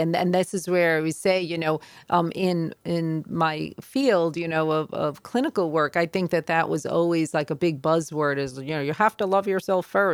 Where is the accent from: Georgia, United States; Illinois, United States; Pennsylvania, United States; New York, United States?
New York, United States; Queens; I'm from Queens. I grew up in Queens, New York.